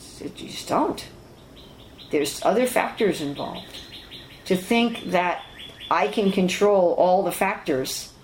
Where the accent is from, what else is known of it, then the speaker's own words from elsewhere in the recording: New York, United States; And New York was blown up, you know, and I was from New York, so it was particularly frightening for me as a child.